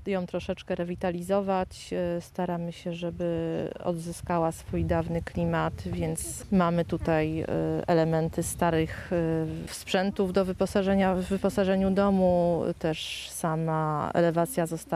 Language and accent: Polish; Tarnów, Lesser Poland, Poland; moved away; Pochodzę z Tarnowa, zakochałam się w tym miejscu i akurat los tak sprawił, że tu mieszkam.